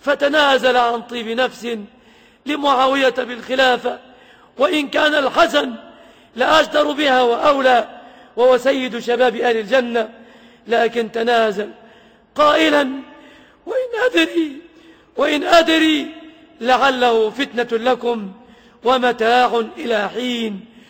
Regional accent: Egypt

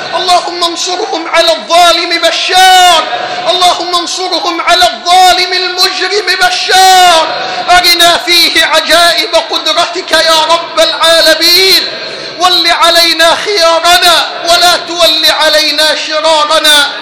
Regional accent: Egypt; اللهم ارزق بلدنا مصر حاكما ربانيا صالحا،

